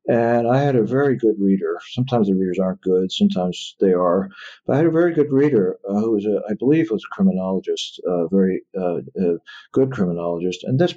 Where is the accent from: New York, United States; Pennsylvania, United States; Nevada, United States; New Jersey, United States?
New York, United States; New York City; And I'm from New York City